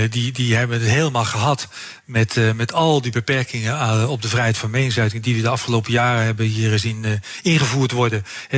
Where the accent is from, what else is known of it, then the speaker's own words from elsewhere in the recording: Turkey; Dutch is a second language; als je als Turk voor een paar weken bij familie op bezoek wilt in Duitsland of in Nederland